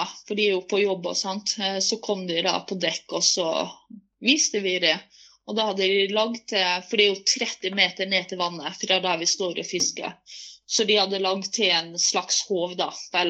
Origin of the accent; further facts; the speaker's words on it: Rauma, Møre og Romsdal, Norway; Det minner meg om Rauma, der jeg vokste opp, med fjellene og vakker elv.